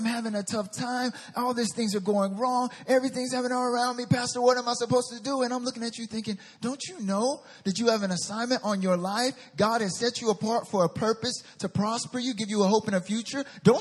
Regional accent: North Carolina, United States; accent: southern; North Carolina, where I'm from, get off my lawn. What are you doing here? It's private property. It's my southern accent.

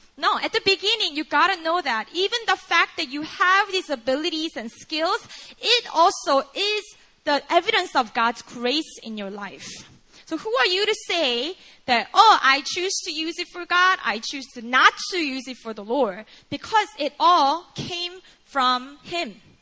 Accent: South Korea; English is a second language; moved away as an adult; I'm a native Korean. I grew up in Korea. I never left Korea until age 20, 21. And I never lived outside of Korea. So English was an area of insecurity for me.

